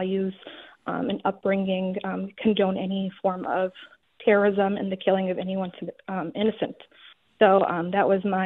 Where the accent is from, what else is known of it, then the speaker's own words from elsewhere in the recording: United States; And as an American, you know, growing up and being Palestinian, I have a little bit of background of knowing a little bit of the historical and context of the situation there.